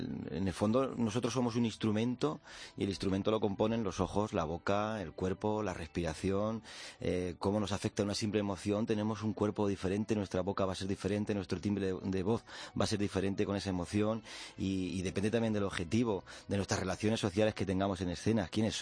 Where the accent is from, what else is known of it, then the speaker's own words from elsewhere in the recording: Sonseca, Castilla-La Mancha, Spain; y vinieron a mi pueblo, Sonseca, tengo que decirlo.